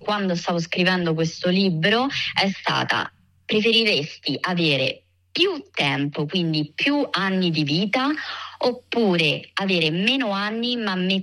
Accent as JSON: {"language": "Italian", "town": "L'Aquila", "region": "Abruzzo", "country": "Italy", "tie": "born or raised there", "said": "sono nata all'Aquila, ci ho vissuto fino ai miei 28 anni, quando poi mi sono trasferita a Roma, dove ho vissuto per altri 8 anni e praticamente all'inizio di quest'anno mi sono ritrasferita all'Aquila, quindi da poco ho fatto il cambio di residenza."}